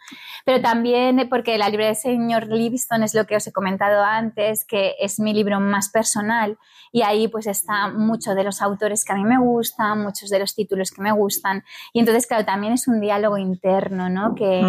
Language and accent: Spanish; Barcelona, Catalonia, Spain; Yo soy de Barcelona, he nacido allí y la conozco bien, es mi ciudad.